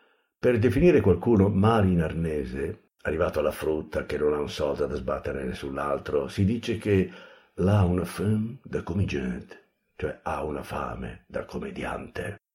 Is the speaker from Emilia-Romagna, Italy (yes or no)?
yes; Emilia-Romagna, Italy; Dalle mie parti, a proposito del nome, si è solito chiedere come si segna in comune